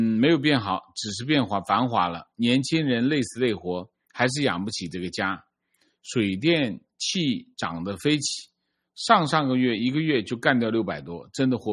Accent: Sichuan, China; 我是四川的，相隔5年。去年回老家快认不出来了

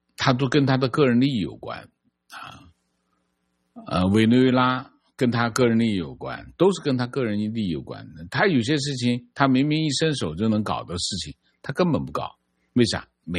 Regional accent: China; 我们在中国接受教育，我们在中国长大

